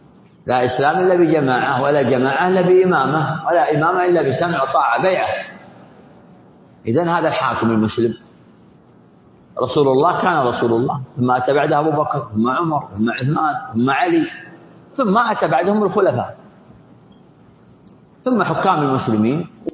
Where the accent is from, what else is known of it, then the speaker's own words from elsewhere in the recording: Saudi Arabia; حنا في بلادنا المملكة العربية السعودية